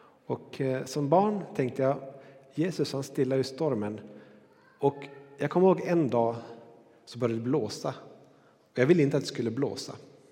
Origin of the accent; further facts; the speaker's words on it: Granbergsträsk, Västerbotten County, Sweden; Jag kommer från norra Sverige. En liten by som heter Granbergsträsk. Kallas Gremmers. För de som är därifrån.